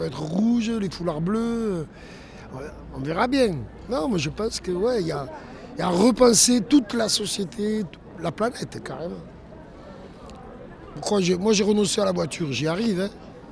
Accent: Toulouse, Occitanie, France; born there; Je suis né à Saint-Cyprien à Toulouse, j'ai 53 ans.

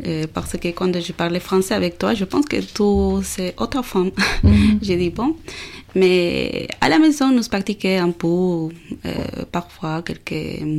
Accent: Peru; French is a second language; now in France; de nationalité péruvienne. Et je suis étudiante de Parole Expression. J'arrive en France depuis un an et demi. Quand j'y arrive, je ne parle pas français.

